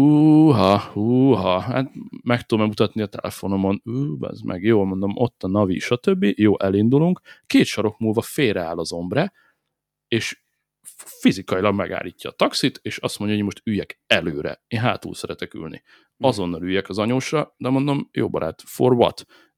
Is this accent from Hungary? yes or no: yes; Hungary; ő nem tudhatta, hogy én amúgy magyar vagyok